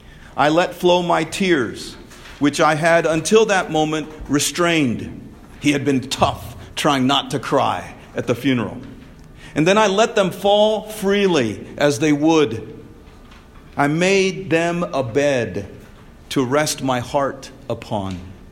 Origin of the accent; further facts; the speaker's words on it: India; It seemed like everything about my home country and my home culture from India embarrassed me.